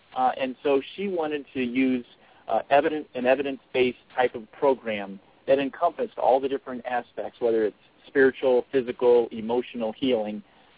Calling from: Colorado Springs, Colorado, United States; So I'm calling you from Colorado Springs, Colorado, which Project Sanctuary is a Colorado-based organization, though we serve families nationwide.

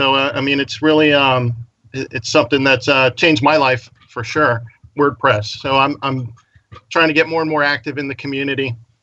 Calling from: St. Petersburg, Florida, United States; We are in St. Petersburg, Florida.

